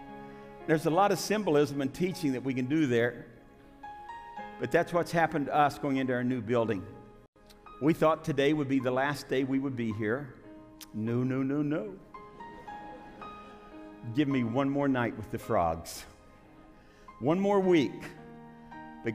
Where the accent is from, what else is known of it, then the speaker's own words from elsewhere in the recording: West Virginia, United States; because we're both from Mercer County, West Virginia, originally.